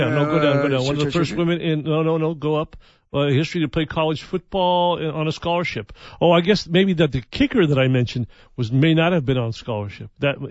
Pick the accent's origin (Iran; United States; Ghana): United States; New Mexico; because I'm from New Mexico, and she played for the University of New Mexico back in the day.